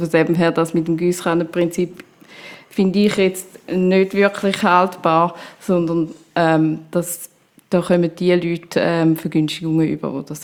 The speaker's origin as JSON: {"language": "German", "town": "Stammheim", "region": "Zurich", "country": "Switzerland", "tie": "born or raised there", "lives_now": "Zurich, Switzerland", "said": "Ich bin aber aufgewachsen in Stammheim, im Wieland, auf dem Land, auf dem Bauernhof."}